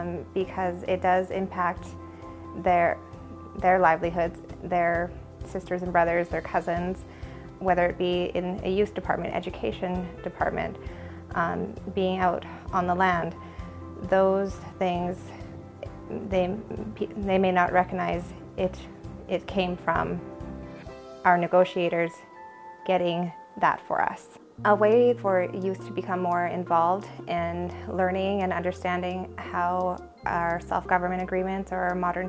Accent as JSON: {"language": "English", "town": "Mayo", "region": "Yukon", "country": "Canada", "tie": "born or raised there", "said": "I am from Mayo, Yukon, born and raised, and I am a First Nation of Nachonagdun citizen."}